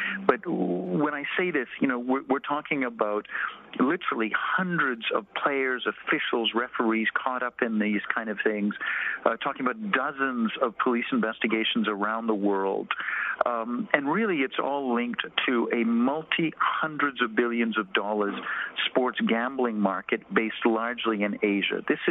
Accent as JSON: {"language": "English", "country": "Canada", "said": "as you may tell from my accent, I'm a Canadian"}